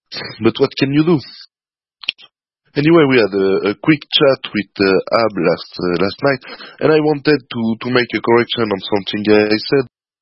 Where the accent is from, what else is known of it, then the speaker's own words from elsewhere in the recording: Geneva, Switzerland; English is a second language; from Geneva, Switzerland.